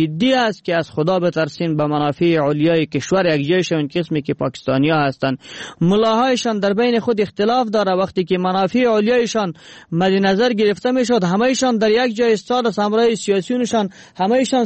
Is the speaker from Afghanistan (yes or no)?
yes; Afghanistan; یک ملت هستیم که از افغانستان هستیم.